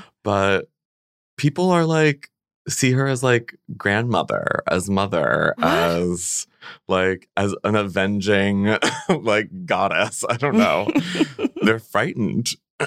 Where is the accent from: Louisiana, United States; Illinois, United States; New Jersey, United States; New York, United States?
Illinois, United States; also born or lived in California / Connecticut; I was born in California, and then my parents moved to Connecticut, mm-hmm. and then they moved to Illinois. So I've lived on all the coasts and in between, but I consider I grew up in central Illinois.